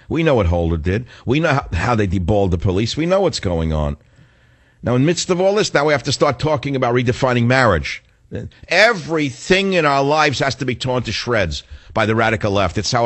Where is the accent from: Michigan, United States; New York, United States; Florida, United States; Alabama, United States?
New York, United States; We know there were gay bars in the village when I grew up in New York.